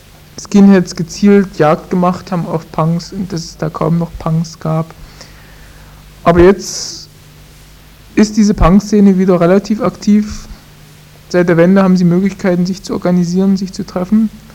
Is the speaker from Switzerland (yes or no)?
no; Germany; Es gibt zwei, bei uns in der DDR eigentlich schon seit Jahren zwei Strömungen.